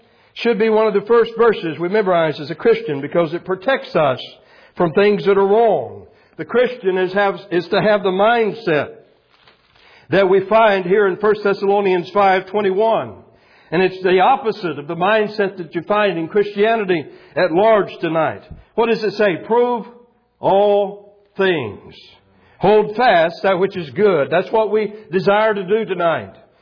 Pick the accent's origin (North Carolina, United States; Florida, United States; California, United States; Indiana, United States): Florida, United States; Lakeland; I grew up in Lakeland, Florida, which is that part of Florida in those days especially was definitely a part of the Deep South culturally.